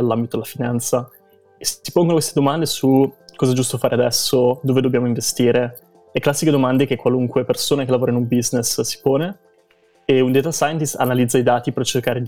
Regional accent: Genoa, Liguria, Italy; moved away as an adult; also born or lived in London; now in New York, United States; Sono partito dall'Italia, ovviamente, da Genova. Ho fatto la triennale in Italia, all'Università di Genova, e poi, come molti, ho avuto questa spinta di andare all'estero

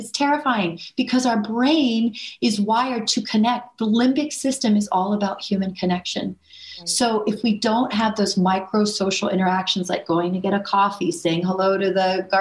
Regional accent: Houston, Texas, United States; I grew up in Houston, Texas. I loved, you know, playing in the bayou.

